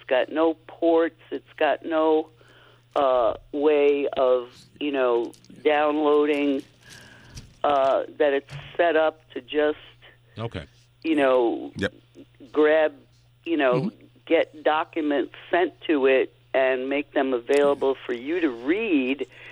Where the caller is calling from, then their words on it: Seward, New York, United States; I told them. I'm from Seward, New York.